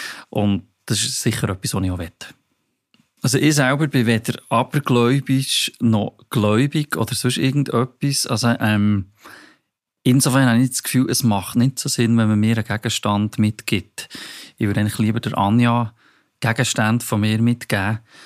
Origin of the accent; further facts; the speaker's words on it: Bern, Switzerland; ich bin 42, ich komme aus Bern